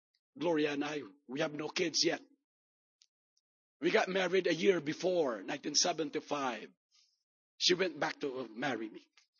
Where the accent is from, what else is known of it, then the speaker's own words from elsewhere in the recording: Philippines; English is a second language; moved away; I came from the Philippines.